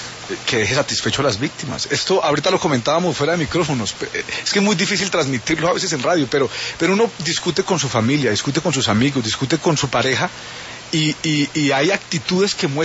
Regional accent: Colombia; Somos todos los colombianos que llevamos viviendo cuántos años en un conflicto

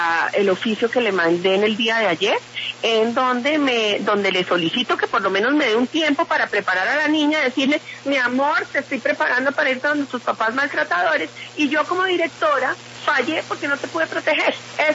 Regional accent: Colombia; Me duele como colombiana

